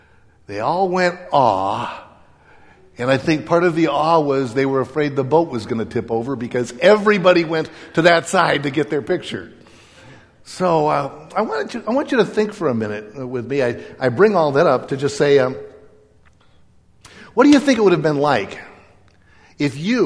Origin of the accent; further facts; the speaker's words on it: Midwest, United States; I grew up in the Midwest